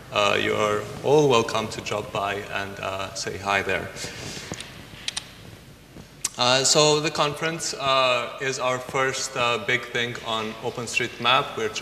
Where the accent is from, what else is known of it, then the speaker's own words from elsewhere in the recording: Kosovo; I come from Kosovo